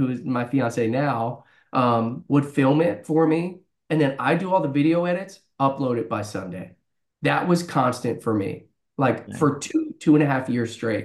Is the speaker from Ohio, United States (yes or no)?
no; Pennsylvania, United States; I grew up in Pennsylvania, right, close to Philadelphia.